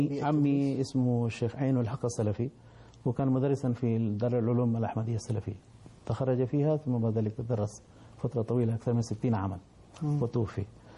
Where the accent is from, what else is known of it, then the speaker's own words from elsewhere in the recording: Uttar Pradesh, India; also born or lived in Bengal; لما كنت في ولاية اتر براديش، يعني هذه الولاية الشمالية التي انتقل إليها الشيخ من مسقط راسي في البنغال